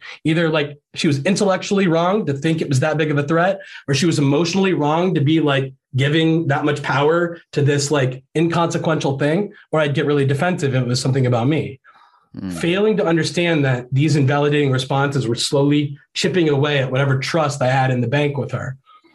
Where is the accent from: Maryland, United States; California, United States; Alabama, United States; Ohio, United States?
Ohio, United States; So we're like both from Ohio and our families are from Ohio, but our marriage began while we were living in Florida down in the Gulf Coast